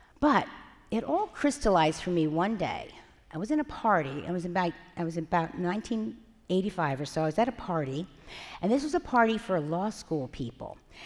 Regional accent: Somerset, New Jersey, United States; I was born in the 1950s when everyone had a lot of kids. I grew up in Somerset, New Jersey, in one of those developments where every house looks exactly the same

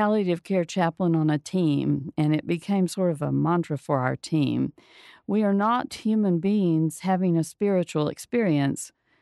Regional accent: Alabama, United States; I grew up in Alabama, and you see dogwood trees

